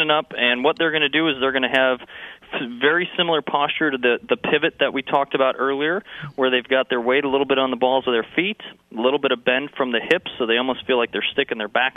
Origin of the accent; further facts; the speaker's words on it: Wisconsin, United States; I am originally from Wisconsin. That's how I know about all those cold, harsh winters and putting the clubs away for a few months.